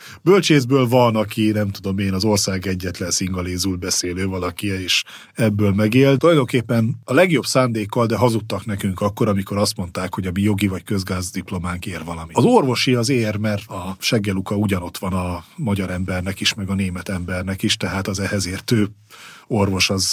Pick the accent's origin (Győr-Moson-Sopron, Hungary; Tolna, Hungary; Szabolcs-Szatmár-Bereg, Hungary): Szabolcs-Szatmár-Bereg, Hungary; Nyíregyháza; én Nyíregyházán nőttem fel, és ott a gimnáziumban, az Rinyi Ilona gimnáziumban jártam